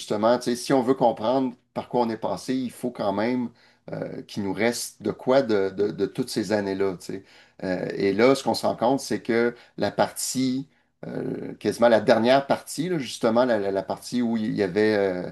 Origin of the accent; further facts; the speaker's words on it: Quebec, Canada; faut prendre soin de notre monde, faut, bon, on est des Québécois, blablabla.